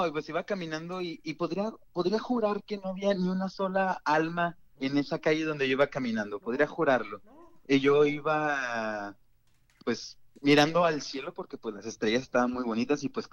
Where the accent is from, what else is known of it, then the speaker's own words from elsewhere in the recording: Saltillo, Coahuila, Mexico; now in Monterrey, Mexico; Soy de Saltillo, estudiando en Monterrey